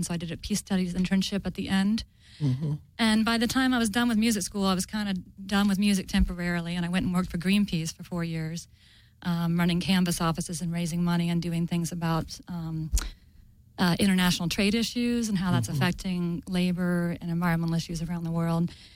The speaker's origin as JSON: {"language": "English", "region": "Florida", "country": "United States", "said": "Went to music school, Florida State. I'm from Florida."}